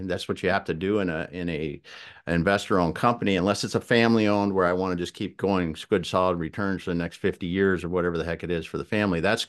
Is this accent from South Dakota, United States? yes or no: yes; South Dakota, United States; I grew up in South Dakota on a family farm, had no idea what I was going to do when I went to college